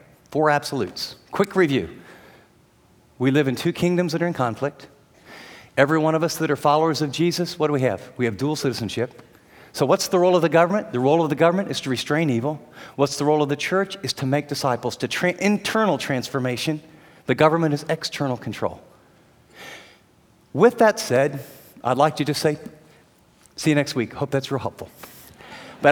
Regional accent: Ohio, United States; born there; except I was born in Ohio and he was born in Beijing.

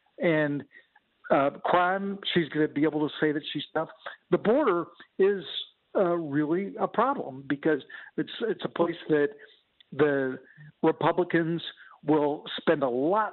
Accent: California, United States; she was attorney general in my home state of California.

